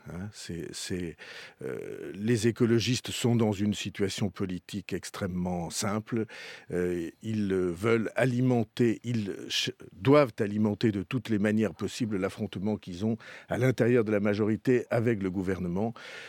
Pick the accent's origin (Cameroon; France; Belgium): France; Nouvelle-Aquitaine; le gaz de lac, chez nous, en Béarn, on ne pourrait pas l'exploiter